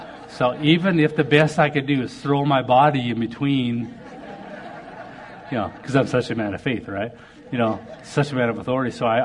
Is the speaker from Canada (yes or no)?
yes; Canada; you know, I'm a Canadian hockey player.